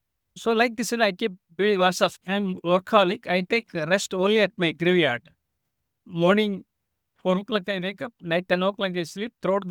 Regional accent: India; born there; English is a second language; I was born on October 31st, 1963, in a tiny village in India. And I was born into a toxic family and grew up in a toxic environment.

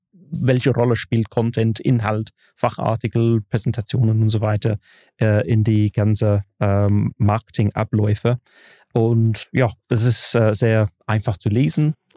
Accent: United Kingdom; born there; German is a second language; Als gebürtige Brite habe ich natürlich dann zwei Bücher gefunden, die in der englische Sprache geschrieben sind.

